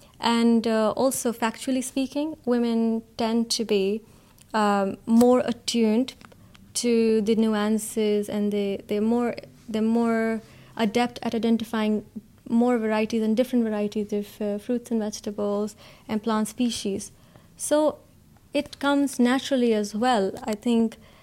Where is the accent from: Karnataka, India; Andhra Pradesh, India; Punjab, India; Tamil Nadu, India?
Punjab, India; I come from Punjab, which is a state in India, and Punjab means the land of five rivers.